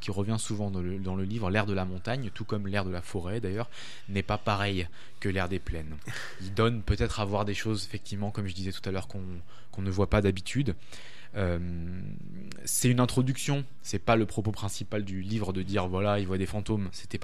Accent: France; Ouais, j'ai grandi là.

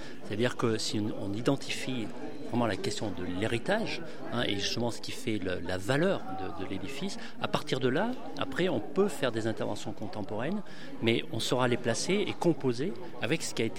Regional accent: Auvergne-Rhône-Alpes, France; je suis natif de Haute-Loire.

